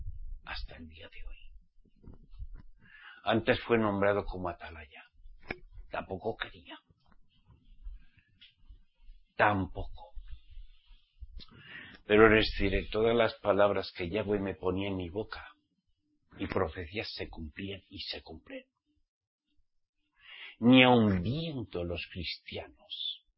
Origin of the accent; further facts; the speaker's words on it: Spain; born there; yo nací en España. Hace 64 años.